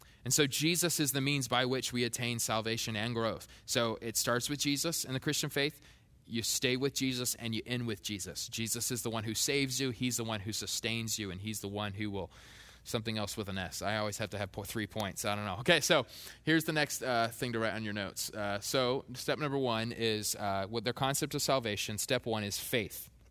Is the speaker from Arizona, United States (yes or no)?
yes; Queen Creek, Arizona, United States; I grew up here in Queen Creek, okay?